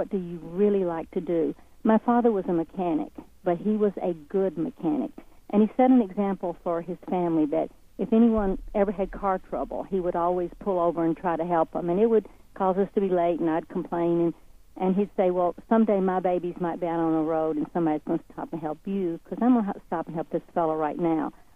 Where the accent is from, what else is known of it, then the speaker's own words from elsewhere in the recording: Nashville, Tennessee, United States; I was raised in Nashville, Tennessee, and I could not sing or pick.